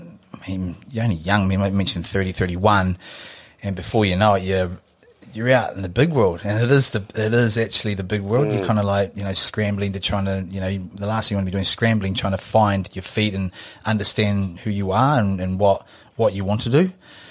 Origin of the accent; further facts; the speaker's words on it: Samoa; born there; So I was born in Samoa.